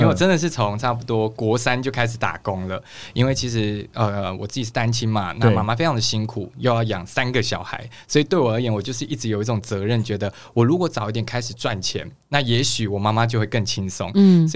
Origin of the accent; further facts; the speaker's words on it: Kaohsiung, Taiwan; 我来自高雄，那其实呢，我在以往的这个过去有很多的标签是在我身上的，比方说家暴啊，比方说低收入户、单亲家庭，或者是北漂青年，